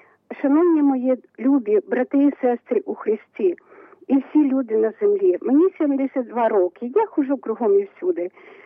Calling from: Rivne, Rivne Oblast, Ukraine; Місто Рівне

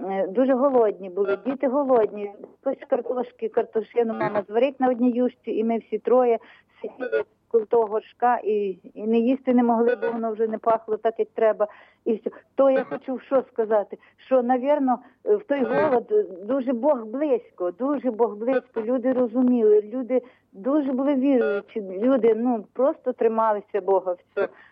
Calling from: Kamianets-Podilskyi, Khmelnytskyi Oblast, Ukraine; Це Кам'янець-Подільський

